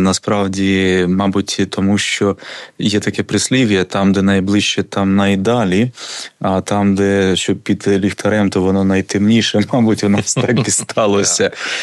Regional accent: Chernihiv, Chernihiv Oblast, Ukraine; Я взагалі родом з Чернігова.

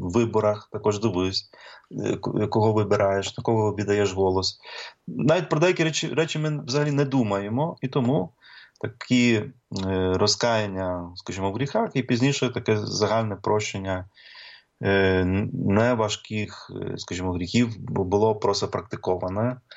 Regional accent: Khmelnytskyi, Khmelnytskyi Oblast, Ukraine; я родом з Хмельницького

